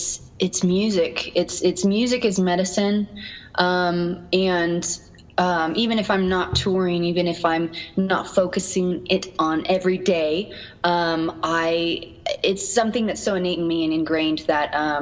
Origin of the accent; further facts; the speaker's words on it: Reno, Nevada, United States; now in Los Angeles, United States; So I'm very thankful that I grew up in Reno. There was a lot to do. But it was also the safest place compared to where I live now, which is Los Angeles.